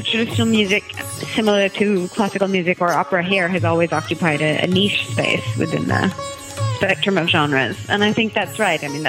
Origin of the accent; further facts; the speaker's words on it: London, United Kingdom; born there; also born or lived in Delhi; I was born in London and lived there mostly till I was 11, and I live there now again.